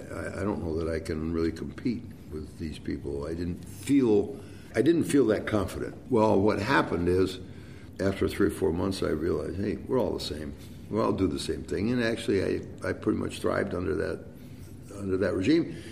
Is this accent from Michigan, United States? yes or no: yes; Detroit, Michigan, United States; moved away; But they left my hometown pretty high and dry. And I realized that that was not the place for me to stay either, because nothing was going to happen.